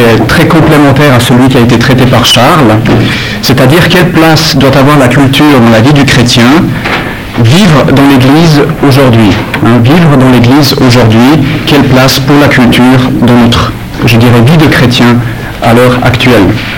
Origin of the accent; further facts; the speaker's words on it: Geneva, Switzerland; je suis un local, un sur la place, donc je suis de Genève.